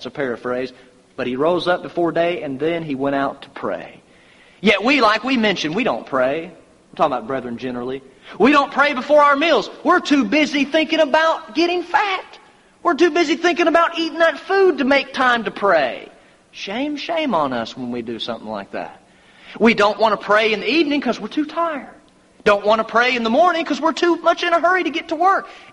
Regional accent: Texas, United States; born there; And see, I was born in Texas, so I can get on Texas.

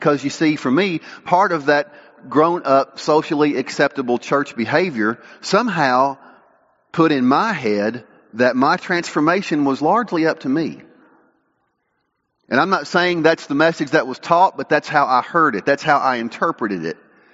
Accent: Paducah, Kentucky, United States; I grew up in the Baptist church. That's no secret. When I was 9 years old, I walked down the aisle at the Emmanuel Baptist Church in Paducah, Kentucky.

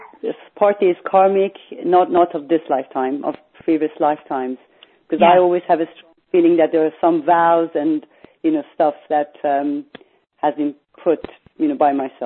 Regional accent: Iran; So, I'm from Iran originally.

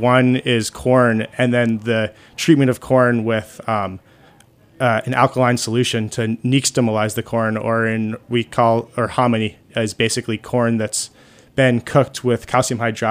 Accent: Durham, New Hampshire, United States; Well, I grew up in Durham, New Hampshire, and it was fun eating at, I think, a place called Margaritas, and the next town over that had some fajitas.

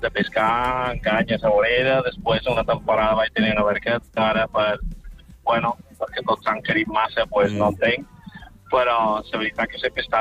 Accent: Consell, Balearic Islands, Spain; Jo som de Consell.

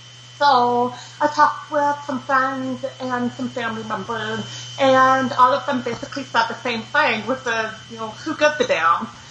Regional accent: Texas, United States; born there; Most people, when they meet me, the accent kind of gets it away. I'm deaf, I was born in Texas, you put the two together, this is what comes up.

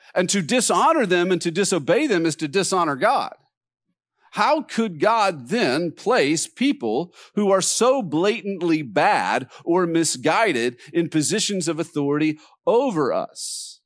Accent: the South, United States; You know, I grew up in the South. I grew up going to Southern Baptist Church, and this was the 80s

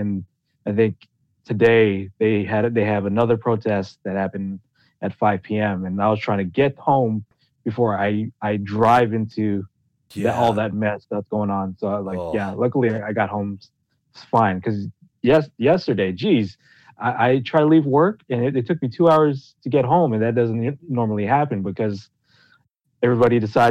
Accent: United States; born there; I was born here, so like I'm an American right. citizen, but he still might just deport me to the Philippines because, you know, different how you look

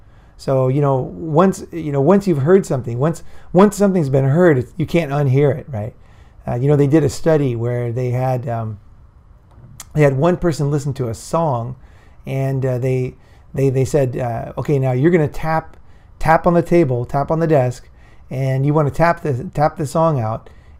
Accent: San Clemente, California, United States; Now I'm from San Clemente, so I'll use San Clemente as an example.

